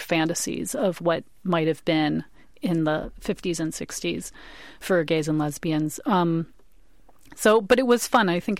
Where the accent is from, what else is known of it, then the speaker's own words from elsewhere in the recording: Chicago, Illinois, United States; now in San Francisco, United States; it's really much more inspired by Chicago, my hometown.